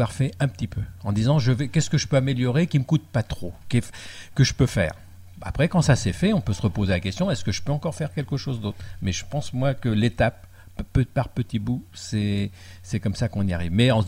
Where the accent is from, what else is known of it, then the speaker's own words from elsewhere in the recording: France; Chez nous, en France, non, ça ne se fait pas.